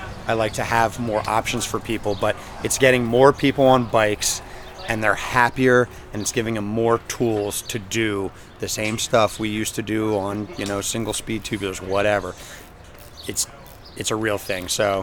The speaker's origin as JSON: {"language": "English", "town": "Phoenixville", "region": "Pennsylvania", "country": "United States", "said": "I'm from Phoenixville, Pennsylvania."}